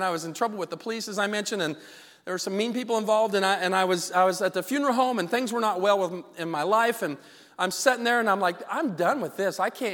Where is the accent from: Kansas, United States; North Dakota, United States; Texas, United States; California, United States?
Kansas, United States; I grew up in Kansas, and I've been out bird hunting out in the middle of nowhere in the fields of Kansas